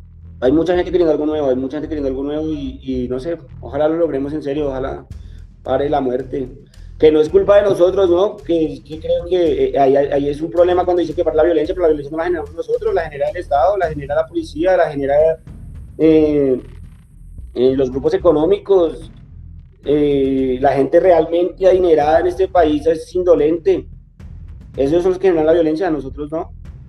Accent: Colombia; como pueblo colombiano, como clases subalternas, como clases populares

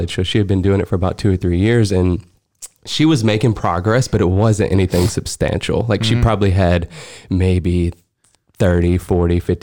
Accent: Alabama, United States; obviously I'm from Alabama. Me and Laura both grew up and we met in high school, and I went to college in Alabama

